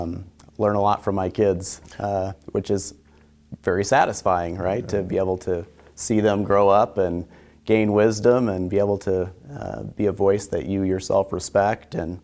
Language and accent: English; Muscatine, Iowa, United States; Well, I hail from Eastern Iowa, and my wife, Tori, hails from South Central Iowa. I'm from Muscatine